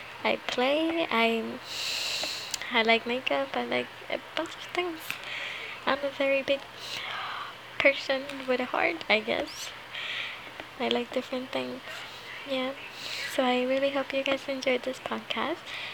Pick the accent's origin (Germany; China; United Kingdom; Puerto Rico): Puerto Rico; now in Florida, United States; I'm from Puerto Rico, but I've been in Florida since 10 to 12 years, so yeah, I haven't really raised myself in Puerto Rico or anything. But yeah, we both know Spanish